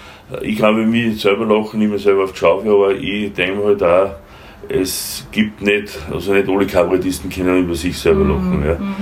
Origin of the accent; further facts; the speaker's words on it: Linz, Upper Austria, Austria; Oder als Linzer werde gegen die Wiener.